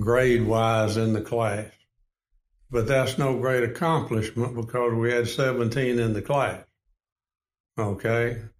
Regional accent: Frisco, Texas, United States; Well, I'm from Frisco, Texas.

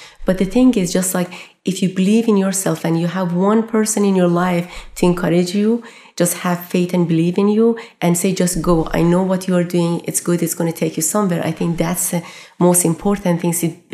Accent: Iran; when I was growing up in Iran, we had war for 8 years.

